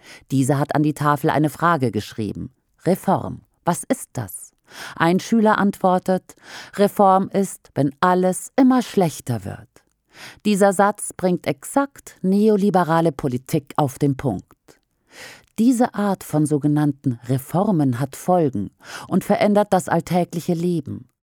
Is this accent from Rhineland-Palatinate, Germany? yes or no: no; Lower Saxony, Germany; Dazu ein Beispiel aus meinem Heimatland Niedersachsen.